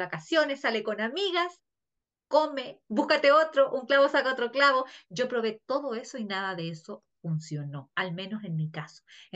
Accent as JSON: {"language": "Spanish", "country": "Chile", "said": "soy life coach espiritual, soy chilena"}